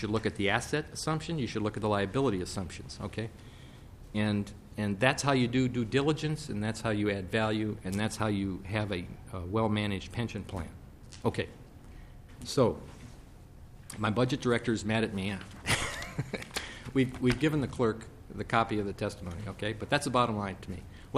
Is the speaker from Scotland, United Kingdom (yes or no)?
yes; Scotland, United Kingdom; I'm Scottish. Full disclosure, I'm Scottish.